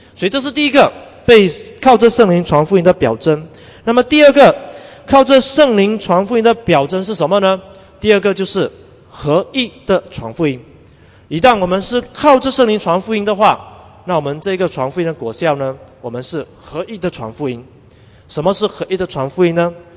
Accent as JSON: {"language": "Chinese", "town": "Fuzhou", "region": "Fujian", "country": "China", "said": "包括比如说我福州人讲广东话，可能我一讲你就笑到要命了，因为那个腔怪怪"}